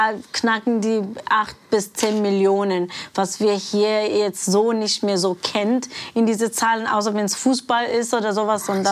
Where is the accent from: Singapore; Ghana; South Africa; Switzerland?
South Africa; now in Germany; England ist es ein bisschen näher an Südafrika. Das ist alles Commonwealth. Das heißt, die Sachen kennen wir, das Essen kennen wir von meiner Heimat.